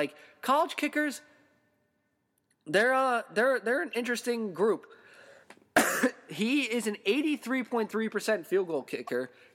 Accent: Wayne, New Jersey, United States; I should know this because the Toys R Us HQ is literally in my hometown.

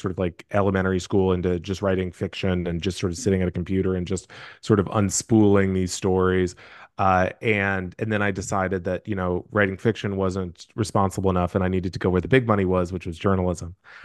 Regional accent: Houston, Texas, United States; I grew up in Houston, which was not like a very like media plugged in place.

